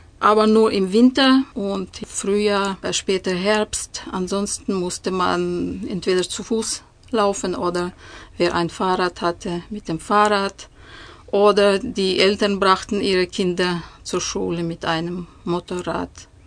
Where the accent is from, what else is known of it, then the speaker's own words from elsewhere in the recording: Siberia, Russia; Also das Dorf, wo ich aufgewachsen bin, das ist gegründet Anfang des 19. Jahrhunderts. Das waren sogar meine Großeltern, die das Dorf gegründet haben.